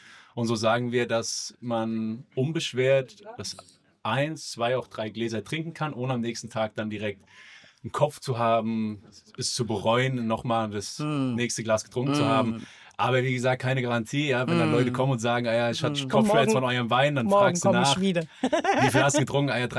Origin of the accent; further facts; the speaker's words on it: Guldental, Rhineland-Palatinate, Germany; Aus Bad Kreuznach von der Nahe. Also wir kommen aus Guldenthal, das ist bei Bad Kreuznach an der Nahe.